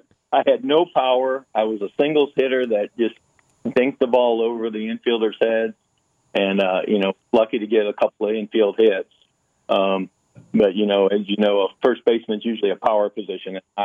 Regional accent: Detroit, Michigan, United States; Okay, well, I was born in the Detroit area, mm-hmm. Detroit, Michigan, and spent my early years just following the Tigers, you know, on the radio and TV.

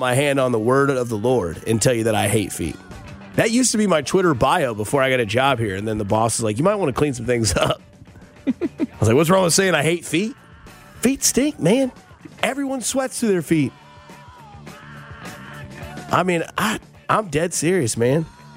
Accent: United States; Speak for all of us? I'm an American.

